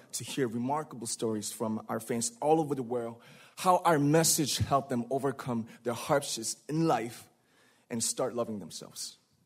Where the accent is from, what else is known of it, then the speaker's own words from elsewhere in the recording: Ilsan, Gyeonggi Province, South Korea; English is a second language; I was born in Ilsan, a city near Seoul, South Korea. It is a really beautiful place with a lake, hills, and even an annual flower festival. I spent a very happy childhood there, and I was just an ordinary boy.